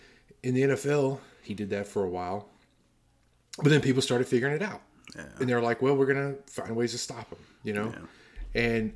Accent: Virginia, United States; He went to Virginia Tech, and I lived in Virginia. Mm-hmm. I'm from Virginia.

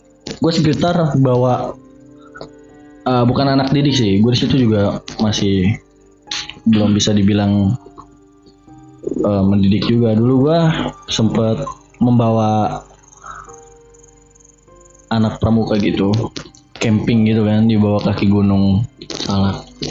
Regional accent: Java, Indonesia; Gua orang Jawa banget.

